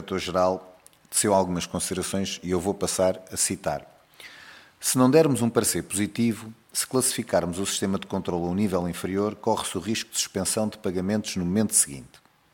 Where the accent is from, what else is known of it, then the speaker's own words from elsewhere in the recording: Portugal; Somos portugueses.